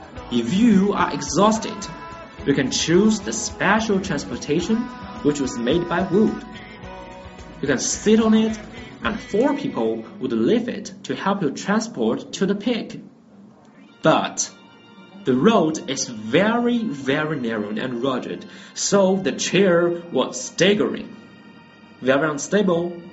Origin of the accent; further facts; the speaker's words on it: Wenzhou, Zhejiang, China; English is a second language; I'm from Wenzhou, which locates in Zhejiang province.